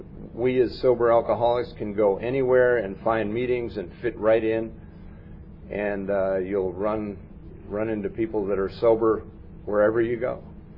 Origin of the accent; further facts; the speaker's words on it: Huntington, New York, United States; born there; also born or lived in Western Pennsylvania; I was born in Huntington, Long Island, New York.